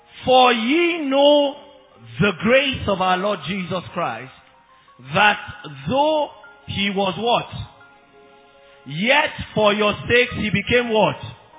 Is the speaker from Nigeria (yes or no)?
yes; Nigeria; I have never asked myself, wait to, is it possible that I'm not a Nigerian?